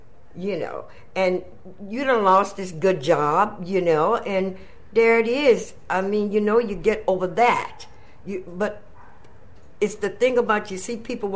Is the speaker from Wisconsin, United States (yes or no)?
no; New Orleans, Louisiana, United States; now in San Francisco, United States; Well, I came from New Orleans, Louisiana. I had a certified nursing assistant certificate already.